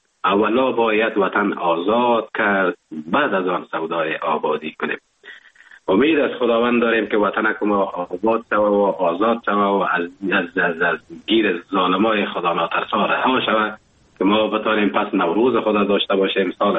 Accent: Afghanistan; now in Germany; افغانستان عزیز ما که محر چقدر به ارتباط وطنم بگویم هنوزم کم است، باید است برش بگویم. اینمی بود که وقتی که من اروپا آمدم، آلمان آمدم

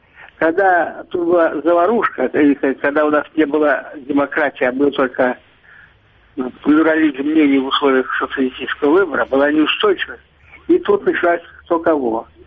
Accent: Belyov, Tula Oblast, Russia; это я из Белева, да?

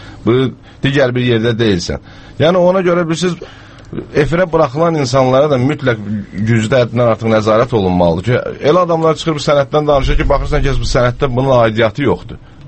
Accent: Jorat, Sumgait, Azerbaijan; also born or lived in Zangezur; mən Coratda doğulub böyümüşəm, əslən Zəngəzurdan olmağa baxmayaraq

